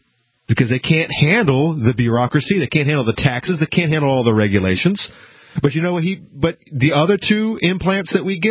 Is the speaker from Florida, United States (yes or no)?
yes; Florida, United States; I have run into so many. I'm from Florida.